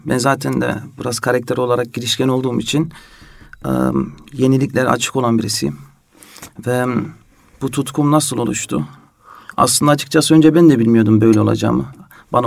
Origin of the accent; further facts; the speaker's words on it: Netherlands; moved away as an adult; now in Istanbul, Turkey; hani doğup büyüdüm Hollanda'dan İstanbul'a taşınmaktı.